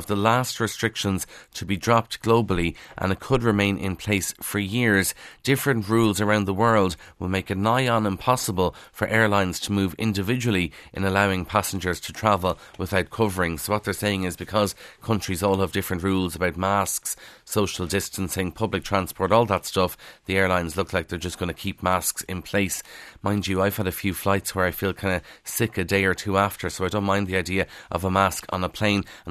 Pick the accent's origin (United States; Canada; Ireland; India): Ireland; Leinster; growing up in Kildare